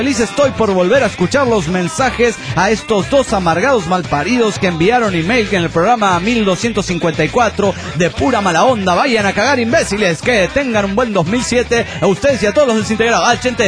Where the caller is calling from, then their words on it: Asunción, Paraguay; de Asunción del Paraguay.